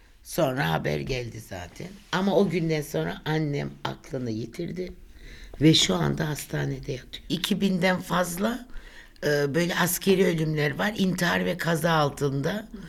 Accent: Istanbul, Turkey; born there; French is a second language; Je suis turque d'Istanbul.

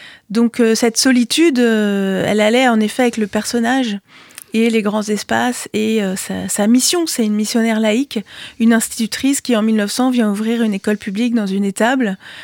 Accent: Lyon, Auvergne-Rhône-Alpes, France; Alors, je suis une fausse montagnarde parce que j'ai grandi à Lyon.

